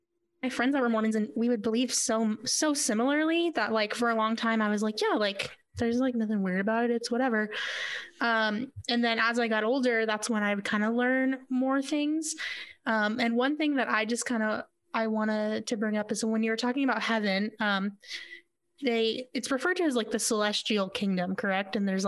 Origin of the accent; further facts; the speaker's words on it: Yuma, Arizona, United States; when I was growing up in Yuma, one thing that we talked a lot about